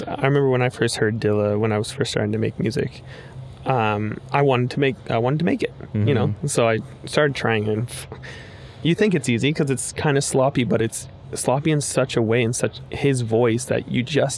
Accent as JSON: {"language": "English", "town": "Oshawa", "region": "Ontario", "country": "Canada", "said": "Just pretty close to it, Whippy. So I guess it's pretty much Oshawa."}